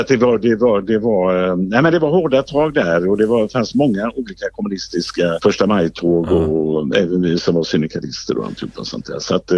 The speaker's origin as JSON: {"language": "Swedish", "town": "Gothenburg", "region": "Västra Götaland County", "country": "Sweden", "tie": "born or raised there", "said": "jag var ju uppvuxen på Hisingen, det var ju bara varvsarbetare, hamnarbetare, bilarbetare och morsorna var hemma."}